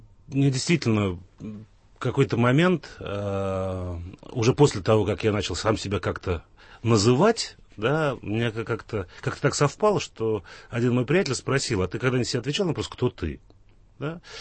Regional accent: Volga region, Russia; Я вырос на Волге.

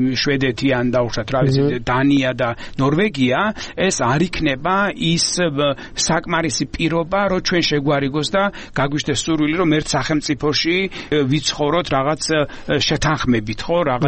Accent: Samegrelo-Zemo Svaneti, Georgia; მეც ასე ვთქვათ, მეზობელი კუთხიდან ვარ, სამეგრელოდან ვარ წარმოშობით

